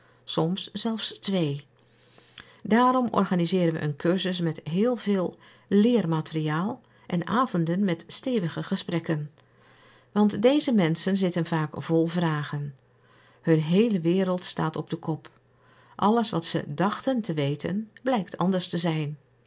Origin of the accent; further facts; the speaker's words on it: Afghanistan; Dutch is a second language; now in Netherlands; Ik ben dik, ik ben Afghaan, ik spreek alleen een beetje Engels. Ik pas helemaal niet in zo'n Nederlands gezin.